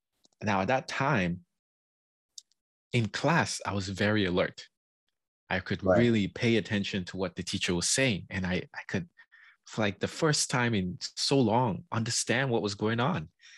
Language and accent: English; Cameroon; I was raised in West Africa, in Cameroon, where meditation is like a taboo. Like we're raised either Catholic or Muslim.